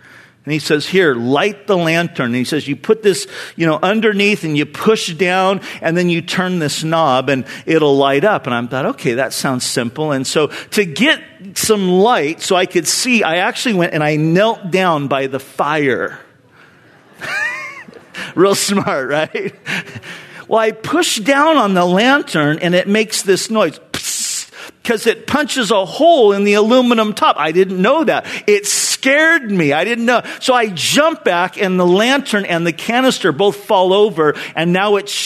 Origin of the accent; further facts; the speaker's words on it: California, United States; Now, you got to understand, I was a city boy. I grew up in Orange County. I was a beach bum.